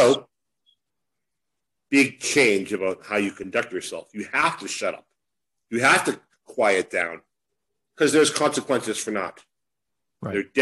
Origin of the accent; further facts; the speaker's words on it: United States; now in Mexico; people often have no idea that I'm from the United States.